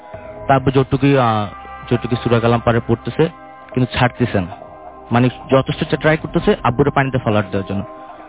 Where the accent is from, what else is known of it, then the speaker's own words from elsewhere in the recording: Chittagong, Chattogram Division, Bangladesh; also born or lived in Comilla; now in Dhaka, Bangladesh; আমার বাড়ি হচ্ছে কুমিল্লা, আমি বর্তমানে মহাখালীতে থাকি।